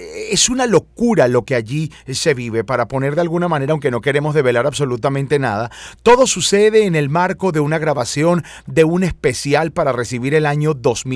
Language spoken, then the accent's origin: Spanish; Venezuela; Yo soy venezolano